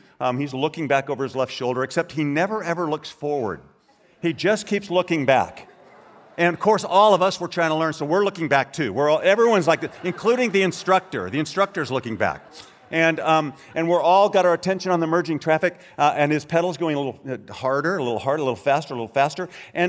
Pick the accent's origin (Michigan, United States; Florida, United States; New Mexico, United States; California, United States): California, United States; now in Idaho, United States; We hail from Northern California. I know. We have seen the light, repented, and moved to Idaho.